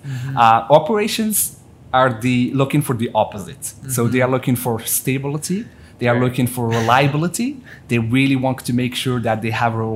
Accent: Morocco; moved away as an adult; now in Paris, France; I was born and raised in Morocco, North Africa. Studied electrical engineering in Morocco, worked on renewable energy projects there

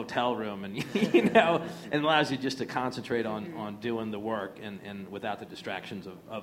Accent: Midwest, United States; I come from the Midwest anyway, and it's very the people are very cool, nice.

